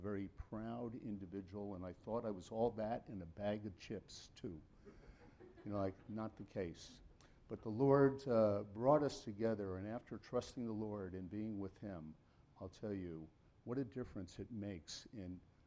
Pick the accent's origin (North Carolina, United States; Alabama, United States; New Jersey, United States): New Jersey, United States; And so we grew up in the North. We grew up in New Jersey, known each other.